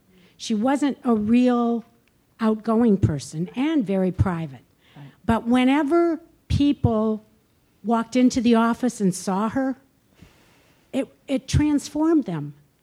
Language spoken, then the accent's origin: English; Detroit, Michigan, United States; I'm from Detroit. I worked for Congressman Conyers, and I worked with Rosa Parks.